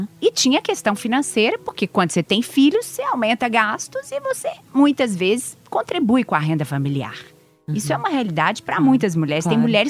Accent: Belo Horizonte, Minas Gerais, Brazil; eu comecei como produtora na Globo Minas, porque eu sou de Belo Horizonte.

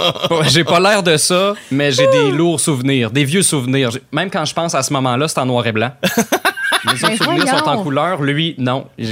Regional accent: Saint-Marcellin, Quebec, Canada; moi, je viens de Saint-Marcellin, OK?

